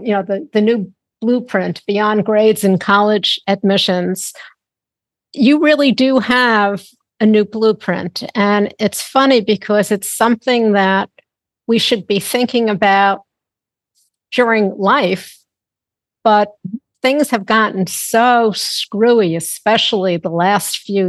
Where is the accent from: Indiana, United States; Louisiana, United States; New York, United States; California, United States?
New York, United States; I mean, I grew up in Long Island. Everyone was supposed to go to college.